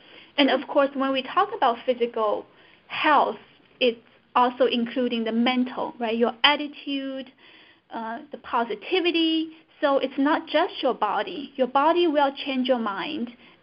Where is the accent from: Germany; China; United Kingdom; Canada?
China; moved away as an adult; now in United States; I was born and raised in China. I came to the States when I was 24, so I spent the entire childhood, my middle school, my high school, my college, all in China.